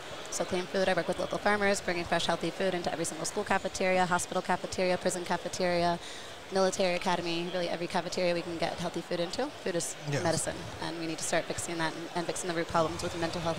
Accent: Annapolis, Maryland, United States; I really wanted to stay in Annapolis and stay in my hometown district and run in where I was born and raised

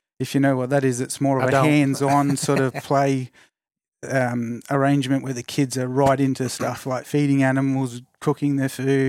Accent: Brisbane, Queensland, Australia; Brisbane, Australia.

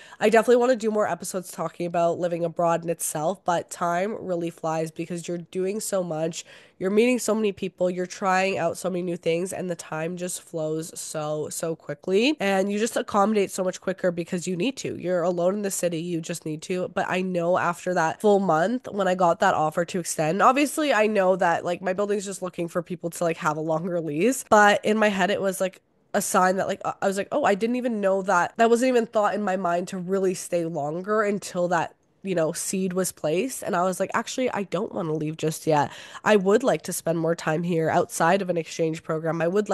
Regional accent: Calgary, Alberta, Canada; I grew up in Calgary my whole entire life.

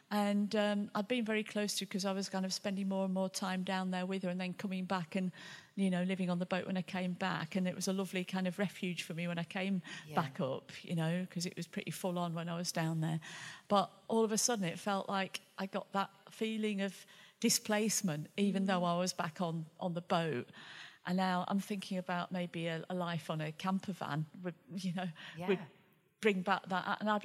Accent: Bradford, Yorkshire and the Humber, United Kingdom; I'm originally from Bradford

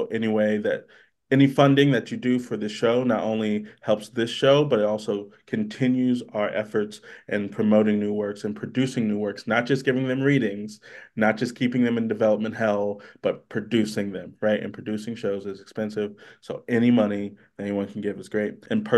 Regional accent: Houston, Texas, United States; I mean, I grew up in Houston, Texas. So I was seeing plays and stuff like that, sure.

